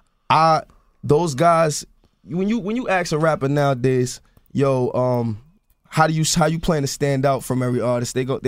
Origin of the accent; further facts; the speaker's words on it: Harlem, New York, United States; But I guess I'm from Harlem, so I understand what he meant by, you know, me putting everything in yourself.